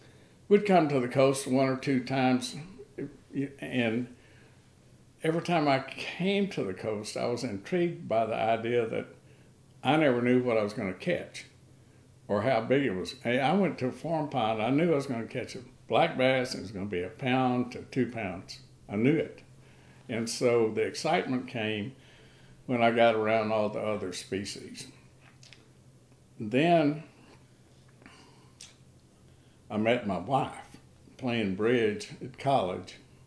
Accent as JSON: {"language": "English", "town": "East Bernard", "region": "Texas", "country": "United States", "tie": "born or raised there", "also_born_or_lived": "Mobile, Alabama", "said": "I was born in Mobile, Alabama at Brookley Air Force Base during World War II. And, you know, immediately came to Texas, where I grew up in a little town called East Bernard, which is a German, Bohemian, Czech farming community outside of Houston."}